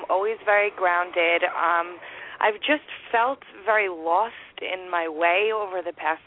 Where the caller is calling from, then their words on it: New York, United States; Long Island, New York.